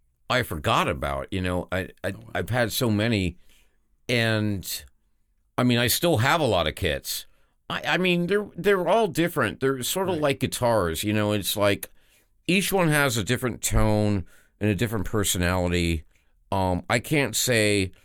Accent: East Coast, United States; I used to play ice hockey when I was a kid because I grew up on the East Coast. We used to have a lot of frozen ponds.

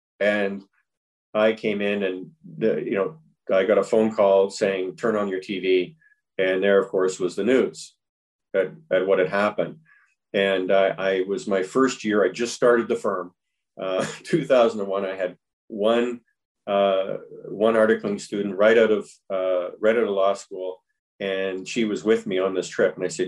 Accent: Canada; Even though as Canadian, we continued to work with the States.

